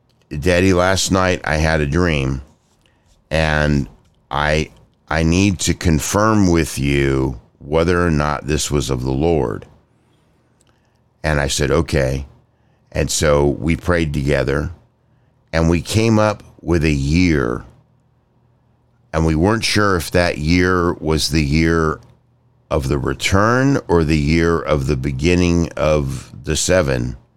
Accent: California, United States; growing up in California in the 70s, we had earthquakes every other week

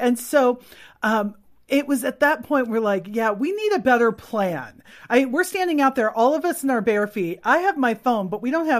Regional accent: California, United States; I'm from California. Like we don't do trains. That's not our thing.

